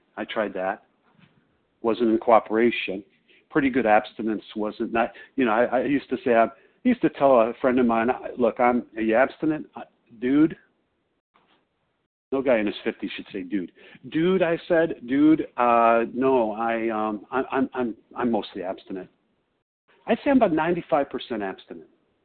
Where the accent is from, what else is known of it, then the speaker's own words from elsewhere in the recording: Chicago, Illinois, United States; As Melanie said, I'm from Chicago.